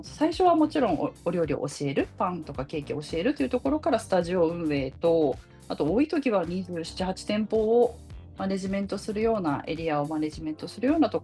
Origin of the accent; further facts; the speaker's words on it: Shinjuku, Tokyo, Japan; also born or lived in Saitama / Ibaraki; now in Hachioji, Japan; 中心の方で、本当新宿の方で育ってました。で、父の都合で埼玉、茨城に引っ越したり埼玉に引っ越したりで、自分が結婚して家を建てたのは東京の、高尾山の方ですね、八王子市に家を建ててっていう形ですね。